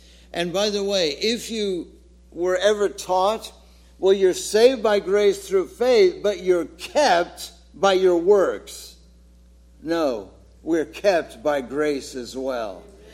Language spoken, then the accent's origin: English; St. Petersburg, Florida, United States; There's a familiar hymn that, as a boy growing up in First Missionary Church in St. Petersburg, Florida, this was the hymn that we would always sing after communion.